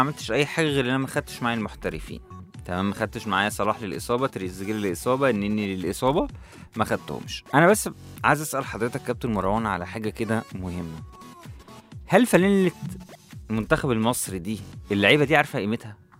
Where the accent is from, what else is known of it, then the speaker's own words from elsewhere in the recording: Egypt; احنا واحد مصري بنحب التخاريف